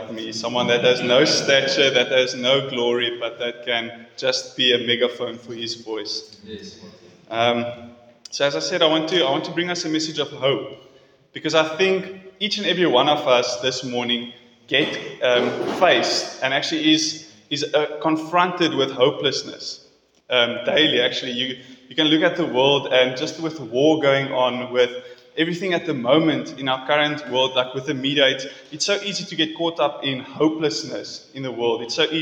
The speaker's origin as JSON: {"language": "English", "town": "Stellenbosch", "region": "Western Cape", "country": "South Africa", "said": "I'm from Stellenbosch, and I serve there under Henry, who is leading the church."}